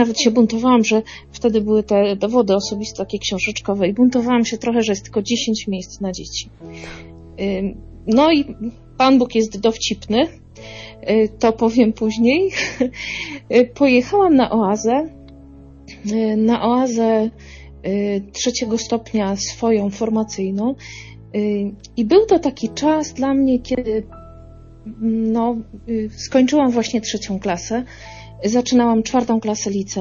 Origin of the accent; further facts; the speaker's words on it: Silesian Voivodeship, Poland; Ja pochodzę z Górnego Śląska, więc dla mnie Warszawa to była taka wyprawa po prostu w nieznane kompletnie.